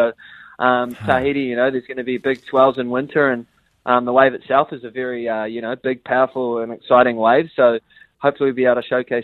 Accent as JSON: {"language": "English", "town": "Raglan", "region": "Waikato", "country": "New Zealand", "tie": "born or raised there", "said": "growing up in Raglan, you know, you're surrounded by the ocean"}